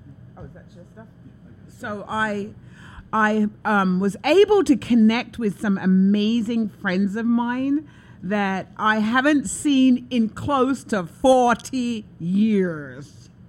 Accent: London, United Kingdom; I'm a Londoner, but I'm clueless now.

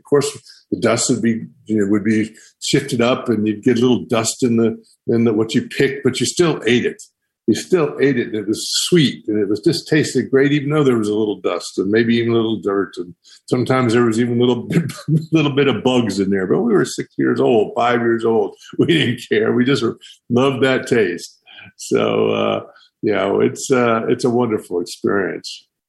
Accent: Great Smoky Mountains, United States; And growing up in the Smokies, having a community meals from food that you'd pick yourself was incredibly important.

